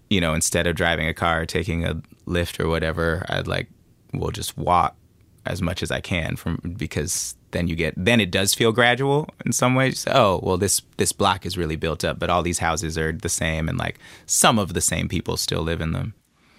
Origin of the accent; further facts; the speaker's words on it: Oakland, California, United States; an organic grocery store when I was growing up in Oakland.